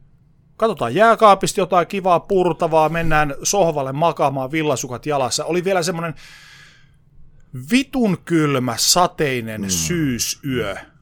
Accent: Oulu, North Ostrobothnia, Finland; moved away; olen Oulusta kotoisin, en ole koskaan halunnut palata sinne.

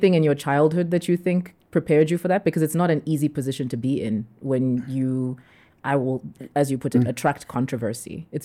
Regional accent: South Africa; especially because we grew up in South Africa. And I would come into Zambia every holiday.

